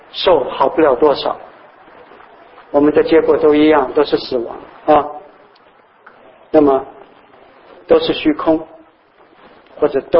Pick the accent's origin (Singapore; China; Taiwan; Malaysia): China; 那么我们中国人是其中主角之一。